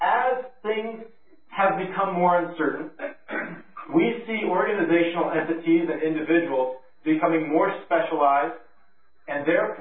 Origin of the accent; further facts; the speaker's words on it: Indiana, United States; I hail from Indiana, and I frequented Chicago.